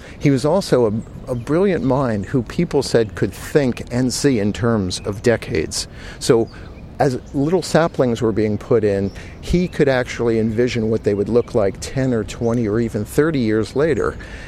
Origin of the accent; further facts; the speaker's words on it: New York City, New York, United States; and I'm a New Yorker, and I'm a graphic designer and an artist.